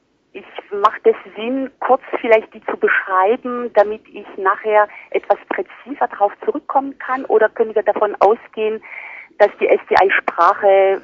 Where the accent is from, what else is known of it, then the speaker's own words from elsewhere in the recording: France; German is a second language; now in Germany; gerade als Ausländerin, sozusagen als Französin, die seit 84 in Deutschland lebt